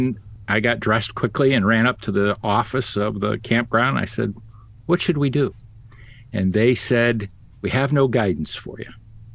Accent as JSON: {"language": "English", "region": "Ohio", "country": "United States", "tie": "born or raised there", "said": "Growing up in Ohio, like you guys"}